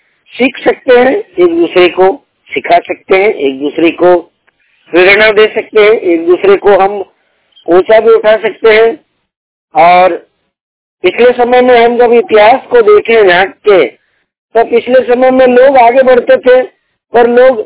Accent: Jharkhand, India; और हम जो है सरायकेला खरसवां के निवासी हैं

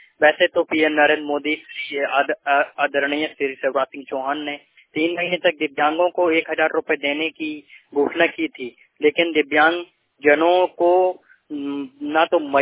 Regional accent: Bachaiya, Madhya Pradesh, India; मैं ग्राम बचिया, जिला कटनी, तहसील बोरीबंद, पोस्ट बचैया, मैं बचैया का रहने वाला हूँ।

